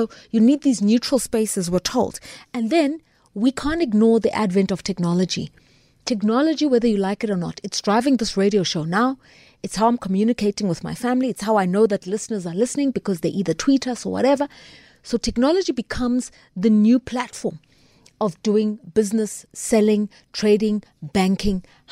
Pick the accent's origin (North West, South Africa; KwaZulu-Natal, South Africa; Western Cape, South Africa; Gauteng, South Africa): Gauteng, South Africa; Mabopane; I come from Mabopane, which is the most advanced in South Africa, even more than most towns.